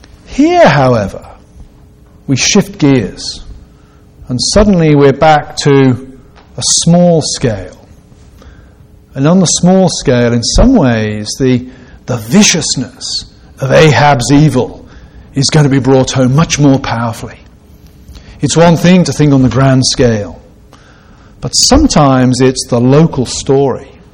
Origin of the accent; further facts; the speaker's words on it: England, United Kingdom; now in United States; Western Pennsylvania is very close, I think, in culture in many ways to where I grew up in the United Kingdom, in England. It's farm territory.